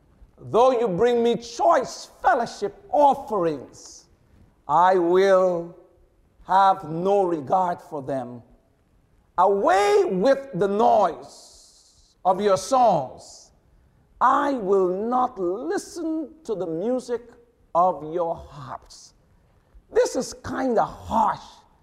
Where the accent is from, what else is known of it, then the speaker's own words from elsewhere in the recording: Brunswick, Georgia, United States; I am a shepherd from Brunswick, Georgia, the place where 25-year-old Ahmaud Arbery was ambushed and murdered while jogging.